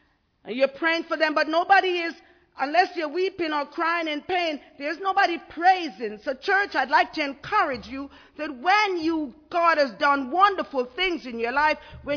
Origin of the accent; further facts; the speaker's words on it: Jamaica; moved away; I'm from the Caribbean, you know, and our blood is warm. We are in the 90 degree all the time, 80 something. It's probably 80 something there now. But I thought, even if I've lived here longer than I live in Jamaica